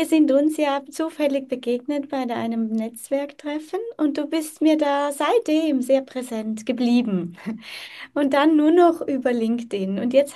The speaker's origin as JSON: {"language": "German", "country": "Germany", "tie": "born or raised there", "also_born_or_lived": "Romania", "lives_now": "Switzerland", "said": "Ich bin wo ganz anders aufgewachsen, also nicht hier in der Schweiz. Ich bin in Rumänien geboren und sind dann irgendwann, wo ich 8 Jahre alt war, nach Deutschland aufgrund politischer Lage in dem Land, wo nicht sicher war."}